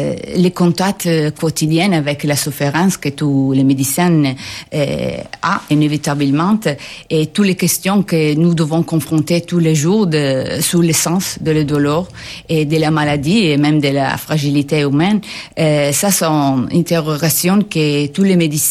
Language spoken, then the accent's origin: French; Italy; French is a second language; Oui, je suis italienne.